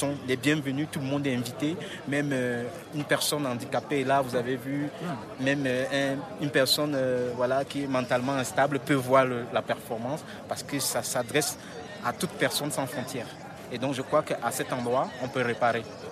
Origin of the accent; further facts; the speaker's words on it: West, Cameroon; les peuples bamileke d'où je viens, à l'ouest du Cameroun.